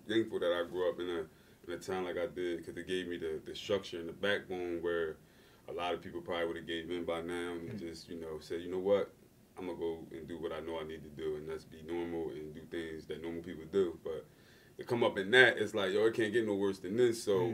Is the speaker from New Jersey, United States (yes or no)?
yes; Camden, New Jersey, United States; also born or lived in Sicklerville; Jersey in the house. Yeah, New Jersey. I was born and raised in Camden.